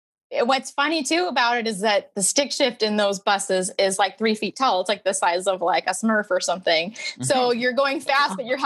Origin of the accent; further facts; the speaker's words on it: Monterey, California, United States; It was wooden, the one where I grew up in Monterey.